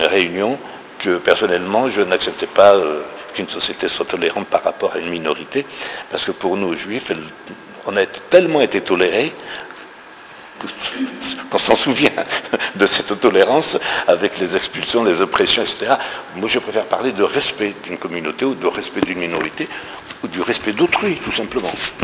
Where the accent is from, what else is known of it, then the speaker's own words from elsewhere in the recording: Algeria; Alors, André Chabat, qui est président, et moi-même et d'autres, nous sommes d'Algérie. Donc en 1870, nos parents, nos grands-parents effectivement, ou nos arrière-grands-parents, étaient juifs algériens, ils n'étaient pas français.